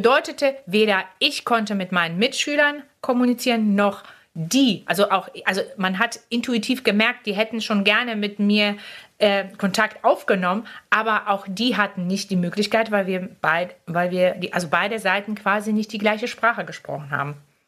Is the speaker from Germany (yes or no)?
no; Poland; born there; also ich bin erstmal geboren in Polen.